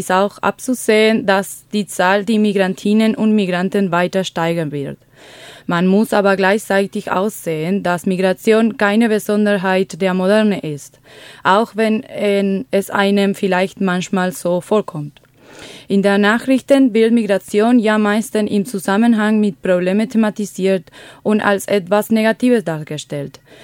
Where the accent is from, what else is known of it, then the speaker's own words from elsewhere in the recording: Argentina; now in Germany; um mich meinem Heimatland in Argentinien näher zu fühlen.